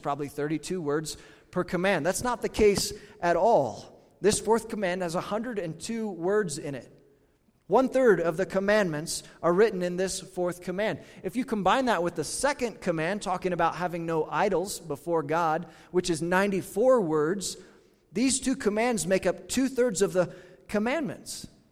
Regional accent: United States; But as an American, as a man, as a father, I want to provide, I want to work, I want to be productive

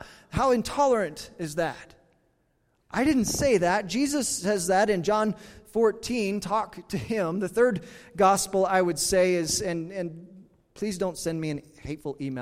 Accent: United States; I'm American through and through. I'm grateful for the freedom we have in this country.

